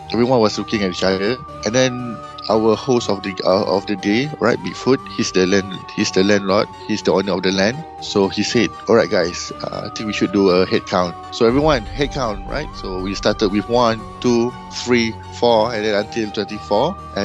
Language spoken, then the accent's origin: English; Malaysia; Hi everyone … from Malaysia, from HIT Malaysia.